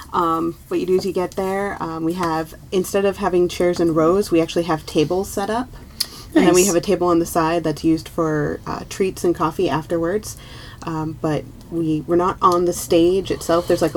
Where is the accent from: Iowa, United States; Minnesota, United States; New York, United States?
Minnesota, United States; born there; because I was born in Minnesota